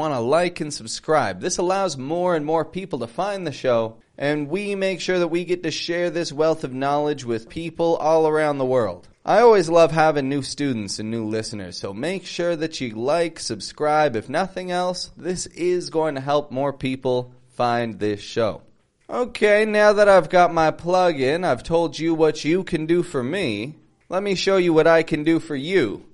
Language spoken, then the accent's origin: English; Toronto, Ontario, Canada; now in Mexico; I'm from Canada, from Toronto. I teach the American accent, and I live down in the country, Mexico.